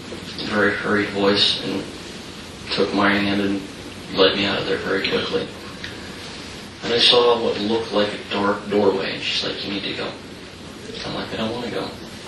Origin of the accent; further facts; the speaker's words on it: Texas, United States; now in Utah, United States; the time I grew up in East Texas